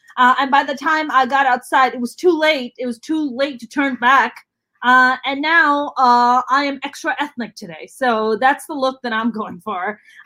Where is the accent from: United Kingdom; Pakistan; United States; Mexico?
Pakistan; I grew up in Pakistan, and our temperatures go up to be 120 degrees, like our summer.